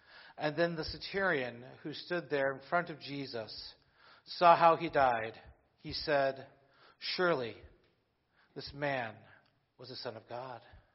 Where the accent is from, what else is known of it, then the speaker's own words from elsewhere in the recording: California, United States; Are they going to actually not let me in because I'm from California?